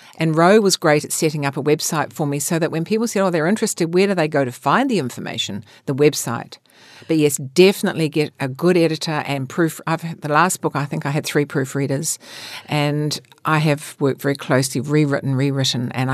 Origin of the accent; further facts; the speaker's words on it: New Zealand; And I wanted to wear a sign saying, I'm from New Zealand.